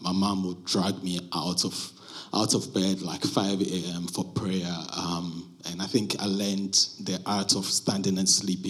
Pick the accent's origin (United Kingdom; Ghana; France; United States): Ghana; That was the sense that I grew up in.